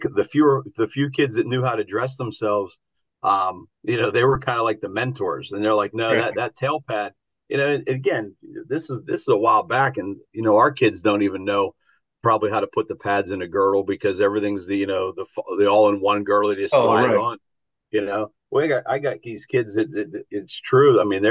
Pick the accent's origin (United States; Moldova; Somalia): United States; Pennsylvania; and I grew up in Indiana County, which is on the other side of the state. So it was a chance for me to go home.